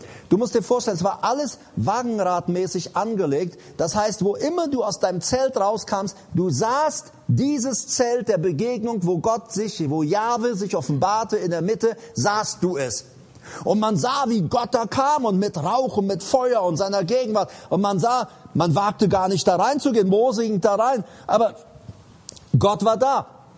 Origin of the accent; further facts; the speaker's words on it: Paraguay; bei uns in Paraguay, da wo ich herkomme, hielten die schon lang.